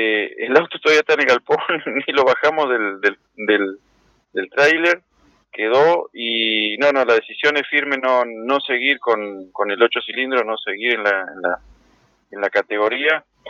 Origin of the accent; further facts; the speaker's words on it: Alpachiri, La Pampa, Argentina; now in Puan, Argentina; si bien estoy radicado en Puan … somos de Alpachiri. Entonces, mi mamá vive en Alpachiri.